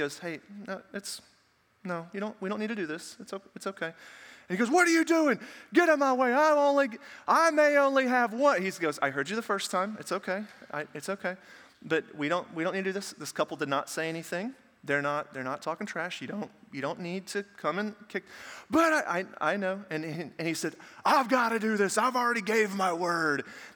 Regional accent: Tennessee, United States; So growing up in Tennessee, I was a big Tennessee college football fan.

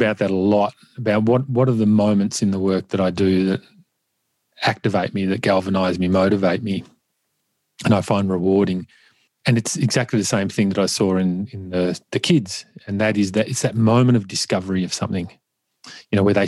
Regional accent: Ferntree Gully, Victoria, Australia; I grew up in Ferntree Gully, which is at the foothills of the Dandenongs. I describe it as a working class suburb. And we had a lot of, you know, traditional Australian Anglo-Saxon families in the area, but there was a lot of migrants as well.

